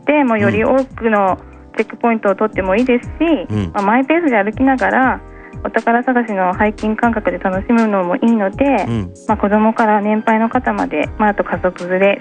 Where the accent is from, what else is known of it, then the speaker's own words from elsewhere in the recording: Kagoshima, Japan; 私はもともと鹿児島出身なんですけども、